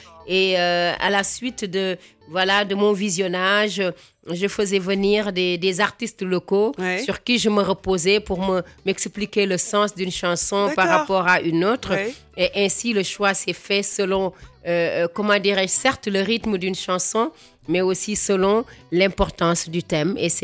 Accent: Senegal; je suis une vraie Sénégalaise qui aime mon pays.

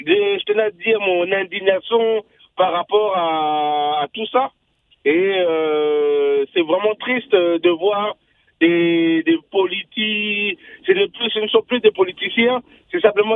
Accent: DR Congo; je suis congolais et en tant que congolais, quand je vois quelque chose ne va pas, je dois le dire.

